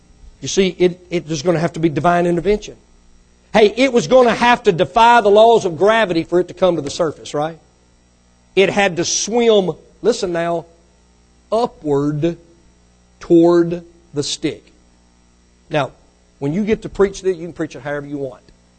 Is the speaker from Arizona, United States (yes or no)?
no; Mississippi, United States; born there; Now, folks, I'm not real smart. I was born in Mississippi.